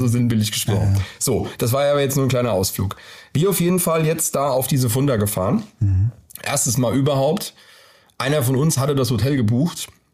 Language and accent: German; Germany; accent: Low German; Ich rede ja Plattdeutsch, also mit meinem Papa spreche ich nur Plattdeutsch und hier versuche ich relativ gutes Hochdeutsch zu sprechen.